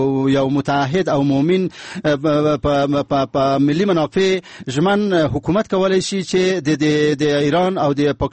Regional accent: Afghanistan; ما افغان هستم و مسلمان هستم و خاک پای ملت مؤمن و مجاهد افغانستان هستم.

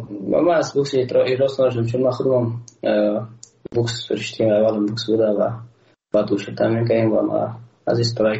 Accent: Afghanistan; ما یک افغان هستم و اما یک ملت هستیم

